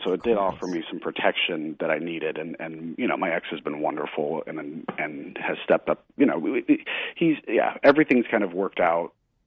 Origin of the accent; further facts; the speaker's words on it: Missouri, United States; It's just I'm a Southern. I grew up in Missouri, which is more Southern